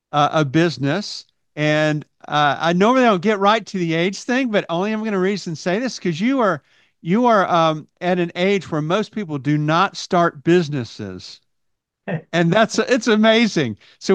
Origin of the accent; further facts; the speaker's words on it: the South, United States; I grew up in the South, and if I didn't say Mr. or Mrs., then I might get backhanded by my mom.